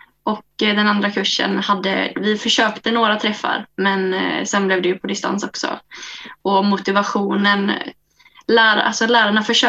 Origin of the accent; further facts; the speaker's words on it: Kungälv, Västra Götaland County, Sweden; now in Gothenburg, Sweden; och jag är också 22 år gammal. Jag är från Kungälv egentligen men jag bor i Göteborg just nu.